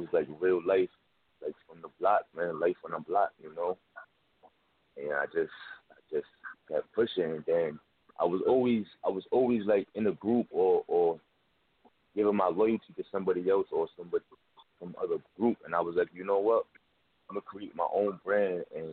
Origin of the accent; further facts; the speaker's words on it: Newport, Rhode Island, United States; from Newport, Rhode Island.